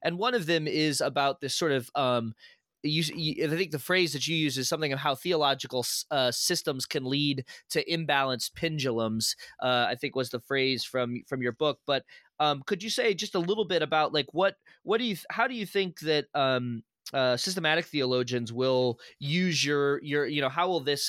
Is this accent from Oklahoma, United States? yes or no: no; St. Louis, Missouri, United States; Like, I grew up in St. Louis. I know what the Cardinals mean to the city